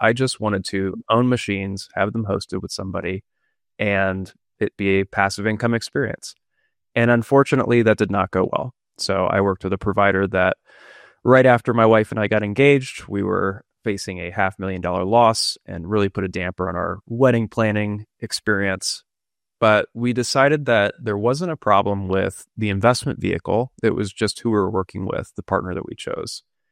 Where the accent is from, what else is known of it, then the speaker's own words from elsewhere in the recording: Alabama, United States; also born or lived in Texas; I grew up in Alabama and went to school in Texas and built my business there.